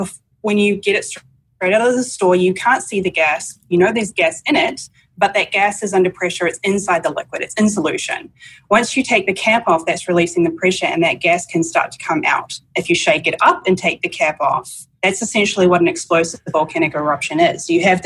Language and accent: English; New Zealand; New Zealand. And when I'm in New Zealand, my accent is much stronger, I promise.